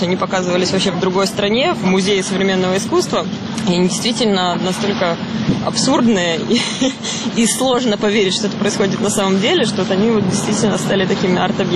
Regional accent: Kyiv, Ukraine; Нет, я киевлянка

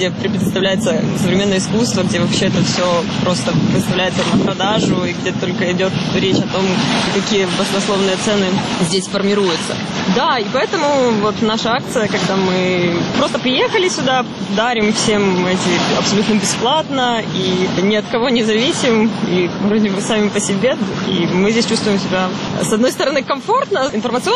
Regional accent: Kyiv, Ukraine; Нет, я киевлянка

